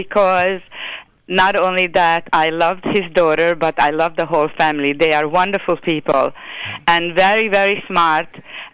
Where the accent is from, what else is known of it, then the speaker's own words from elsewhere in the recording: Budapest, Hungary; Well, I am from Hungary, from Budapest